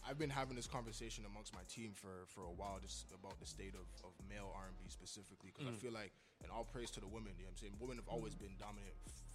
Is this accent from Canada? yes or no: yes; Montreal, Quebec, Canada; I've heard for a while that like I don't sound like I'm from Montreal